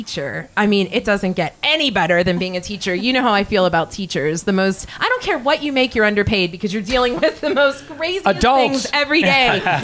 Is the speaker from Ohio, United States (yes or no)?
no; Pittsburgh, Pennsylvania, United States; now in Ross Township, United States; My situation is I grew up in Brighton Heights in the north side and moved to Ross Township.